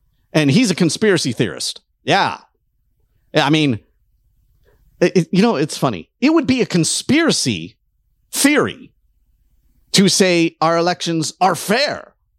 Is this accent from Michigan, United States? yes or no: yes; Detroit, Michigan, United States; I remember when I was young watching Michigan, because I grew up in Detroit